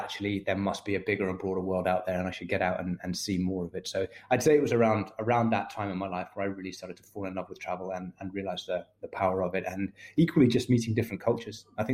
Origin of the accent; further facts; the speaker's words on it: Scotland, United Kingdom; my father is Scottish and I grew up in Scotland, and that's sort of where I feel like my roots are. But my mother is mm-hmm. Is South American. She's Colombian